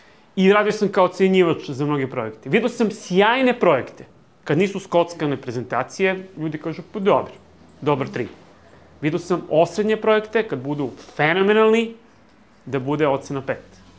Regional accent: Niš, Nišava District, Serbia; born there; Ja sam rođen u Nišu, završio sam gimnaziju Svetozar Marković

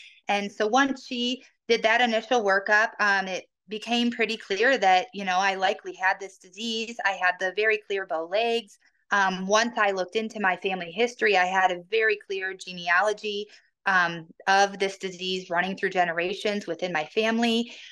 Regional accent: Michigan, United States; I actually had significant running injuries in college where I grew up in Michigan and I actually traveled to Canada to a very specific physical therapist to help me.

